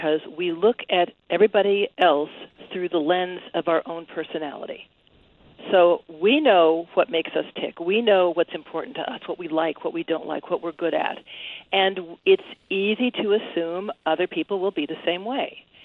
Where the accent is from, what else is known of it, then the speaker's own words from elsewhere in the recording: Santa Monica, California, United States; I mean, I grew up in L.A. Actually, I grew up in Santa Monica. So I was in the Midwest where I live now, going to college.